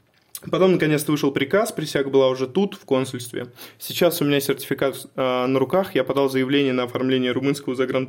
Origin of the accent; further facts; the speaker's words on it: Moscow, Russia; я из Москвы.